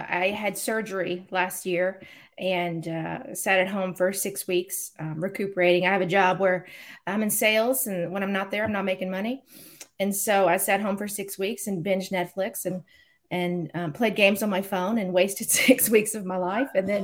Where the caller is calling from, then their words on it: Branson, Missouri, United States; I am just south of Branson, Missouri, on Table Rock Lake.